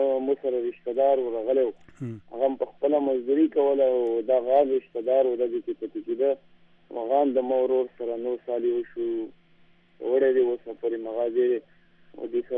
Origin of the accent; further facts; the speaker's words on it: Khyber Pakhtunkhwa, Pakistan; بالکل زه د ورګزو ایجنسی سره تعلق ساتم